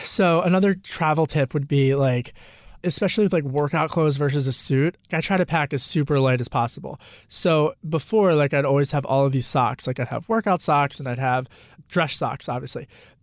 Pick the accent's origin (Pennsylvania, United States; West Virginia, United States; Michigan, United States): Pennsylvania, United States; I grew up outside of Philly and Delco